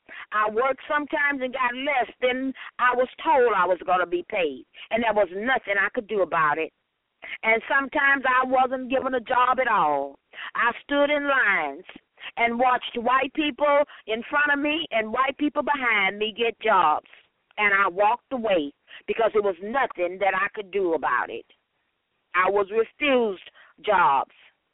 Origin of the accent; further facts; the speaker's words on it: United States; And I am an American, and I'm a proud American.